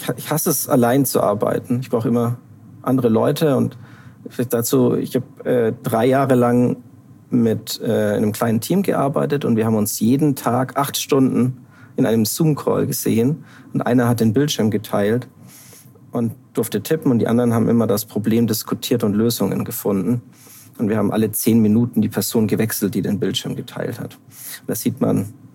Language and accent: German; Bavaria, Germany; Ich komme aus Mittelfranken, habe dann in Oberfranken studiert und bin jetzt mit Frau und Familie in Unterfranken.